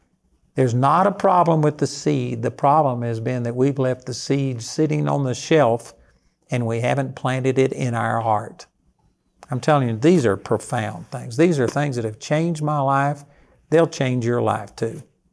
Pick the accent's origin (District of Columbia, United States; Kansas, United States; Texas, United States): Texas, United States; I'm a college dropout. I'm a hick from Texas.